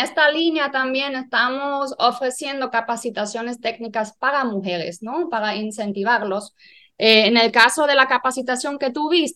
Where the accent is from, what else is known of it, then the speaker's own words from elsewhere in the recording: Germany; Spanish is a second language; now in Dominican Republic; Yo soy alemana y yo llegué al país hace 8 años. En realidad, estoy casada con un dominicano.